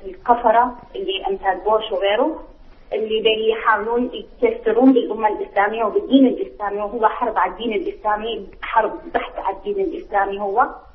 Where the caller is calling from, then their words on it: Baghdad, Baghdad Governorate, Iraq; من بغداد، وأحييكم وأتمنى لكم الشفاء العاجل إن شاء الله